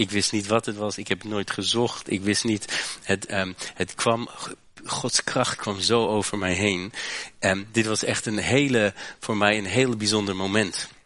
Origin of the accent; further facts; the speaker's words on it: Hochheim, Hesse, Germany; Toen ik 9 jaar oud was, ik groeide op in Duitsland. En toen ik 9 jaar oud was, reed ik met mijn fietsje op de straat in Hochheim.